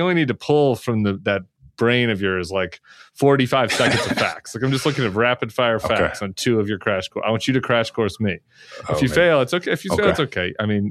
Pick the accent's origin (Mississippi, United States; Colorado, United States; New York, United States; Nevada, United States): Colorado, United States; Denver; I was a white kid growing up in Denver in the white suburbs